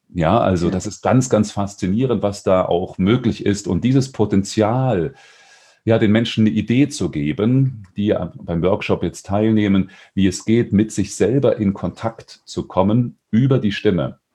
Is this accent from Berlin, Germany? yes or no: no; Dresden, Saxony, Germany; born there; also born or lived in Weimar; now in Stuttgart, Germany; Ich komme aus Stuttgart. Gebürtig zwar aus Dresden, in Weimar habe ich studiert, jetzt seit 3 Jahren bin ich im Ländle.